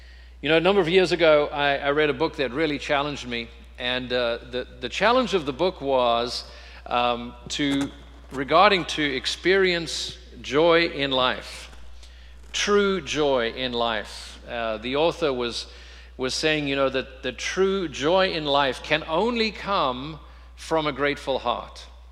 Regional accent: South Africa; now in United States; it's not something we grew up celebrating in South Africa.

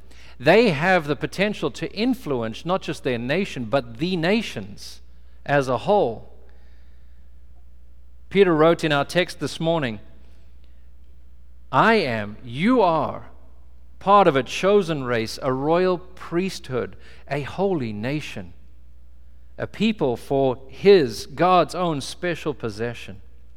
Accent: South Africa; born there; But I'm an American citizen, but I was born in South Africa. So I have a South African citizenship, but I'm an African-American of European descent, but an African-American of European descent that speaks an English language.

